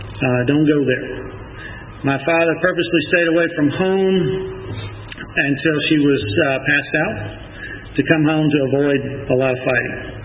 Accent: Decatur, Georgia, United States; we're from a Catholic family. So I was raised right here in Decatur. And went to Briarcliff High School, graduated from the class of 85

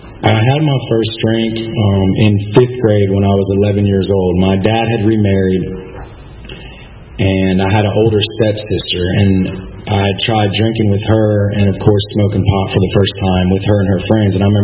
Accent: Atlanta, Georgia, United States; born there; I was born on September 8th, 1983, right here in Atlanta, Georgia, Northside Hospital.

